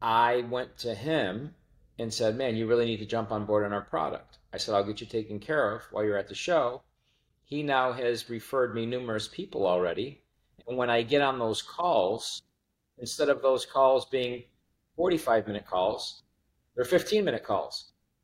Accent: Buffalo, New York, United States; Lived in Vegas and I grew up in Buffalo, New York

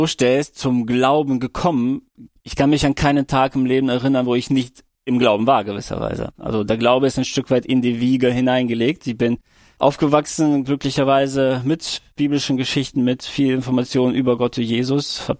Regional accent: Kyrgyzstan; now in Germany; Also ich bin dann in der Sowjetunion geboren, aufgewachsen in Kirgisien in Deutschland.

